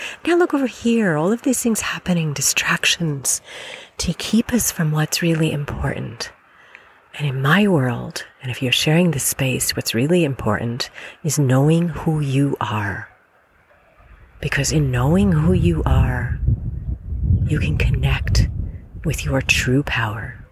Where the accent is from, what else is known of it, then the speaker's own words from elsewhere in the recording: Illinois, United States; another one, in my home state of Illinois, a suburb not far from where I grew up, where my parents still reside.